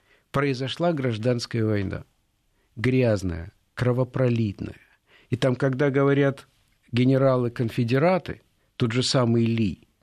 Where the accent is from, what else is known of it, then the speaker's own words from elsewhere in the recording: Siberia, Russia; я сибиряк, я знаю, как в Сибири относятся к Москве иногда.